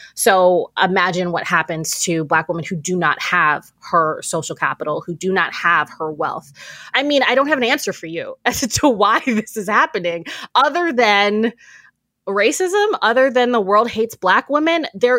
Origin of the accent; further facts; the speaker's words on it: Canada; I'm Canadian, so I'm different.